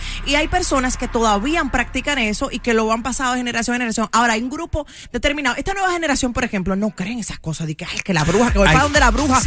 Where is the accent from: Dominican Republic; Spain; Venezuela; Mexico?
Dominican Republic; Sabaneta, Santiago Rodríguez; Yo recuerdo cuando era niña en República Dominicana, en la provincia de Santiago Rodríguez, en su común cabecera Sabaneta, donde yo me crié.